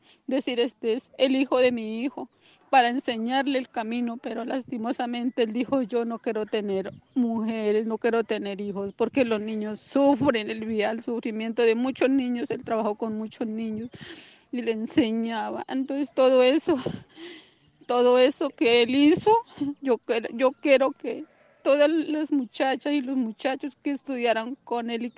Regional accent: López Adentro, Cauca, Colombia; yo soy la mamá de Nelson, no le digo mi nombre, yo soy del resguardo López Adentro.

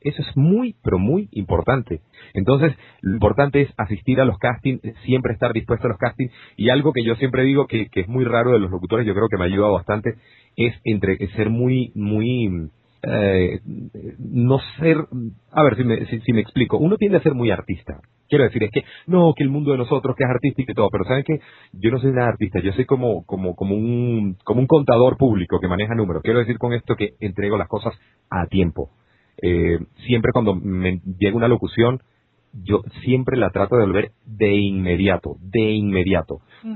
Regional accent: Venezuela; accent: Venezuelan; esta persona habla muy venezolano y hablo venezolano y me encantaría siempre tener mi acento venezolano

